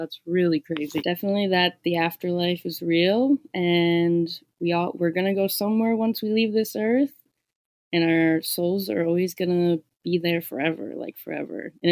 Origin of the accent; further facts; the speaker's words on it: Minnesota, United States; I'm from Minnesota.